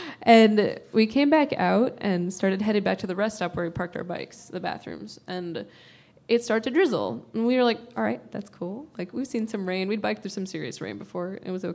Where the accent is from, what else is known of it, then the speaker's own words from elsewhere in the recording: New York City, New York, United States; I'm from New York City. There aren't hailstorms there.